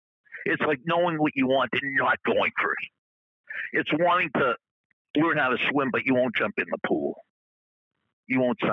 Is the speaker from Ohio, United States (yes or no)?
no; Massachusetts, United States; is specially dedicated to all of my friends at Berkshire Hathaway Page Realty in Massachusetts, my home state.